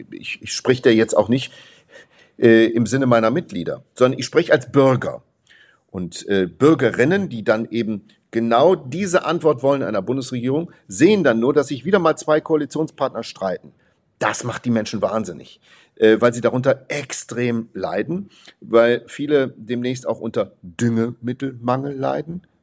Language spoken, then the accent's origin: German; Perl, Saarland, Germany; übrigens meine alte Heimat, habe ja in Perl lange Zeit gelebt und da kennt man sich aus.